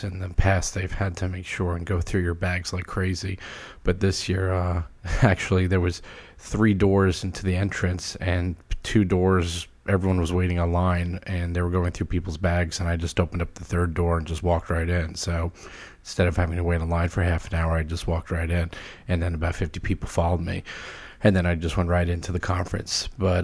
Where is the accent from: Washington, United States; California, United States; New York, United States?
New York, United States; I'm from New York. I live in New York City.